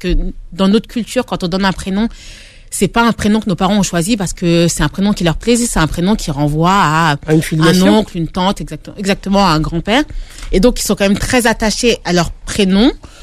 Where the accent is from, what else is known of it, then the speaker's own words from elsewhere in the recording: Paris, Île-de-France, France; Moi, j'ai grandi à Belleville